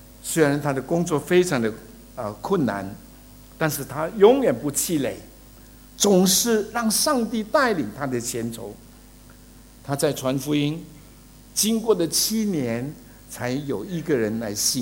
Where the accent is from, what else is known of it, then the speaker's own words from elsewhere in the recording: China; 不是我们中国人认为说要有好风水啊